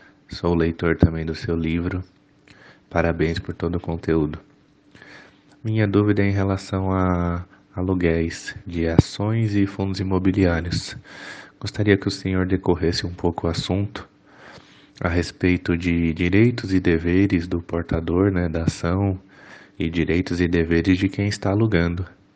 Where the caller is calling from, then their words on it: Mauá, São Paulo, Brazil; eu sou de Mauá, São Paulo.